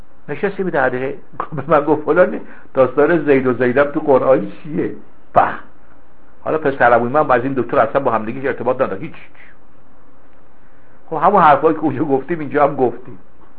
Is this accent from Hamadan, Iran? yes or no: yes; Hamadan, Iran; یه وقتی من رفتم شهر خودم همدان